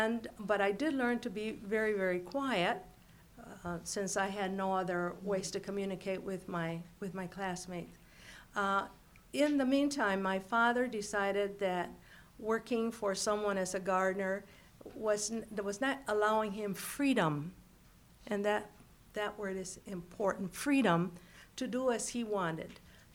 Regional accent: San Antonio, Texas, United States; born there; I was not raised in, part of my raising up was not in the United States. I was born in San Antonio, Texas

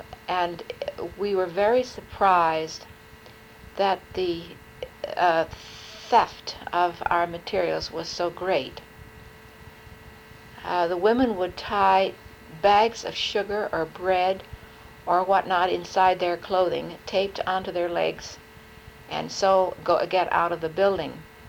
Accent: Kentucky, United States; I told him I was from the United States of America and from Kentucky, and he knew where Kentucky was

